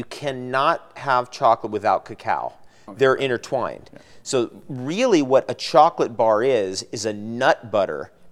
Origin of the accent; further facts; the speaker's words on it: New Jersey, United States; moved away; I'm originally from the East Coast. My parents are medical doctors. I'm from the Jersey Shore, actually.